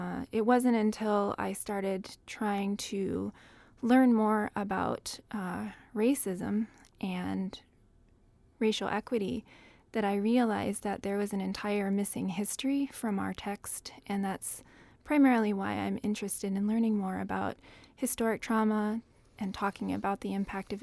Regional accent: Nome, Alaska, United States; Yeah, so I grew up in Nome, and it's a wonderful community of about 3,500 people. It's a hub community for 15 surrounding villages.

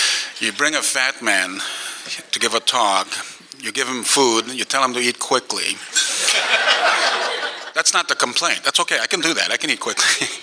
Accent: Los Angeles, California, United States; also born or lived in Hungary; I grew up in Los Angeles. When I came to the United States, I was 10, actually literally 10.

